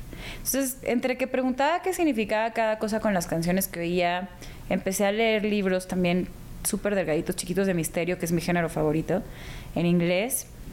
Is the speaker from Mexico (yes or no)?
yes; Guadalajara, Jalisco, Mexico; also born or lived in Hermosillo; Estuve 3 años en Hermosillo y luego el resto de mi infancia y adolescencia en Guadalajara. Uh-huh. Y mi familia es de Coahuila, de Sonora, de Guadalajara, de Jalisco, pues.